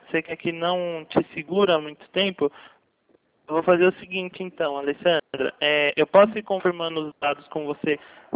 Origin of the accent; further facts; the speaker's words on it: São Paulo, Brazil; sou aqui do interior de São Paulo